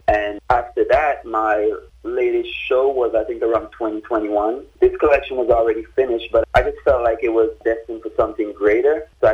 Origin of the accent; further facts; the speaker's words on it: Baibu, Charlotte, St. Vincent & Grenadines; now in United States; I'm originally from Baibu, small village in the South Windward constituency in St. Vincent. I migrated to the U.S. in 2012.